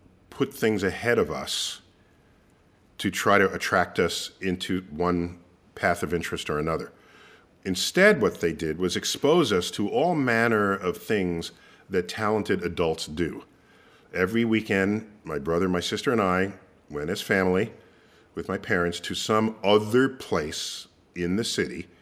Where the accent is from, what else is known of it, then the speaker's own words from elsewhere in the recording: New York City, New York, United States; So born and raised in New York City, attended the public schools all throughout the K through 12. My high school, however, was the Bronx High School of Science. I was born and raised in the Bronx.